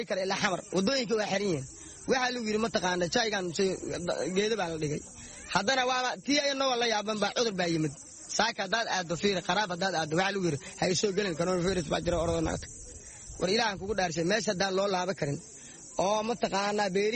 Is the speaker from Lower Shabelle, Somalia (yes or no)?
yes; Bariiri, Lower Shabelle, Somalia; Waxaan ka soo barakacay gobolka Shabeellaha Hoose, gaar ahaan magaalada Bariiri.